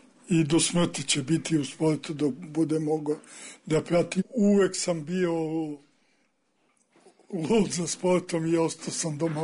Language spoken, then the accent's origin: Serbian; Belgrade, Serbia; Ja sam odrastao praktično na Kalemegdanu od 45. godine negde. Lunio sam Kalemegdanom i škola mi je bila 50 metara od Kalemegdana, braća Ribar.